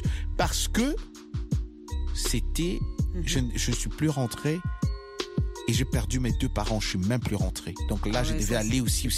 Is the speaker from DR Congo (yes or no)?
yes; DR Congo; moved away; il y a aussi mon retour dans mon pays d'origine, la RDC, après 28 ans.